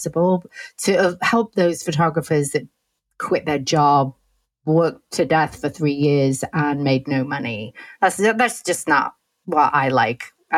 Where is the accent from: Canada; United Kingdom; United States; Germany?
United Kingdom; England; And I'm originally from England